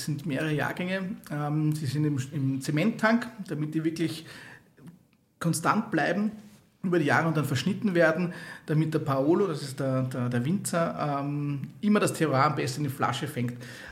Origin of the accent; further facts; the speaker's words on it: Lower Austria, Austria; die Thermenregion, weil das ist meine Heimatregion